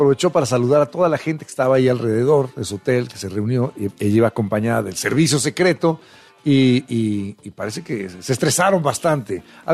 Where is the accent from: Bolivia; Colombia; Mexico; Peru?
Mexico; estamos muy bien representados como mexicanos